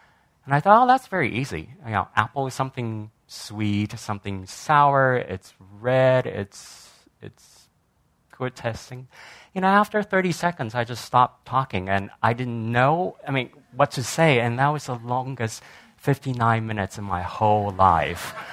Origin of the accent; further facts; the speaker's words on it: Taiwan; when I was growing up in Taiwan, I was watching things like